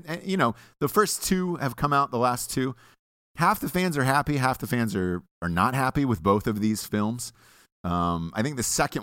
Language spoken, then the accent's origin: English; Atlanta, Georgia, United States; Because I'm from Atlanta.